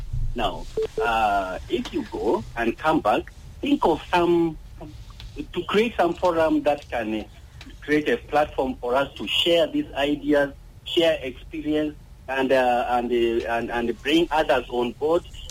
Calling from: Ruweng, South Sudan; I'm calling from Rueng administrative area.

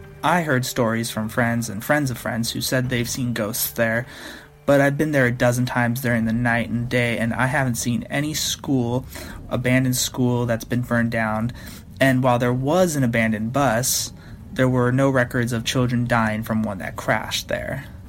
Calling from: California, United States; Hey Derek … calling from Orange County, California, and I want to share with you one of my hometown legends

